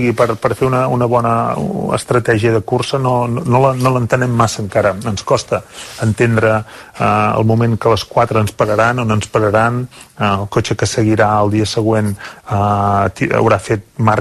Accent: Folgueroles, Catalonia, Spain; Bueno, jo sóc de Folgueroles, jo sóc osonenc

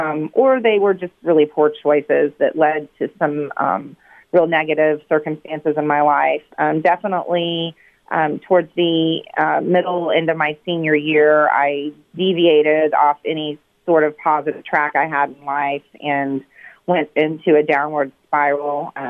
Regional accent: Dallas, Texas, United States; born there; I was born in Texas in 1975 in Dallas to wonderful parents who embraced the hippie culture of life at that time

